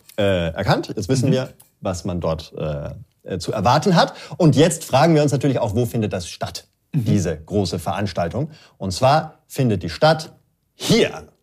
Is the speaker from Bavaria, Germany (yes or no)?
yes; Bavaria, Germany; Ich als Bayer